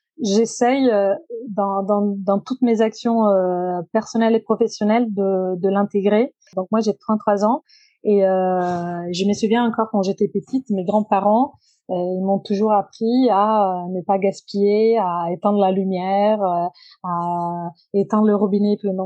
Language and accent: French; Italy; accent: Italian; French is a second language; now in France; Et comme donc je suis italienne, peut-être ça s'entend de mon accent